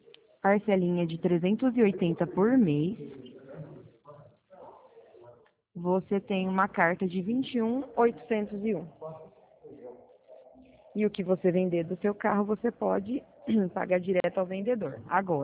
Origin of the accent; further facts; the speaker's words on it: Presidente Bernardes, São Paulo, Brazil; Eu sou de Bernardes, né?